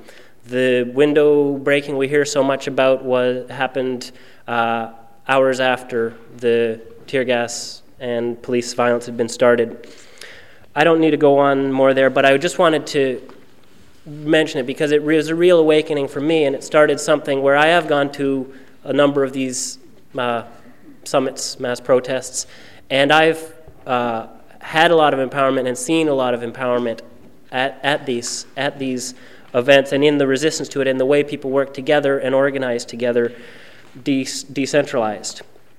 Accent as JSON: {"language": "English", "region": "Prince Edward Island", "country": "Canada", "said": "I'm from Prince Edward Island."}